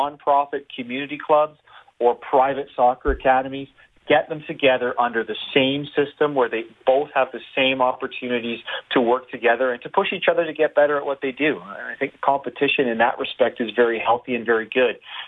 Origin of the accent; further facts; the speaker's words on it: Canada; I mean, proud as a Canadian.